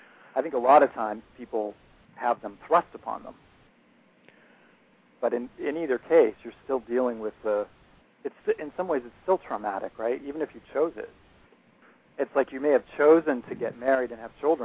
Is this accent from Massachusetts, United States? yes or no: yes; Boston, Massachusetts, United States; I'm from Boston.